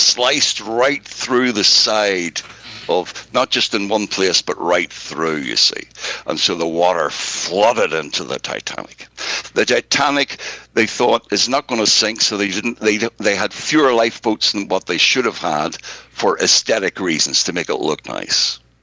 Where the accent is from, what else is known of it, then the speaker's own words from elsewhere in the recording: Belfast, Northern Ireland, United Kingdom; Well, first of, it was built in Belfast, my hometown.